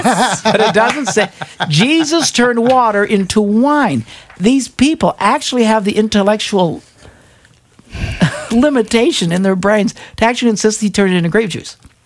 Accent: Wisconsin, United States; When I grew up, there was I'm from Wisconsin. There was a church my size, 3,500 people in Wisconsin.

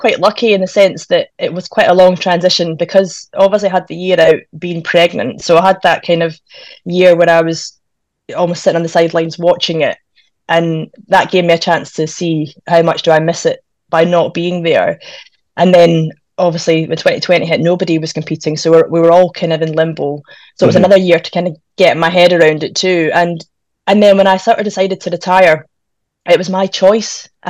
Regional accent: Perth, Scotland, United Kingdom; born there; because I was born in Perth, but it's my dad's fault.

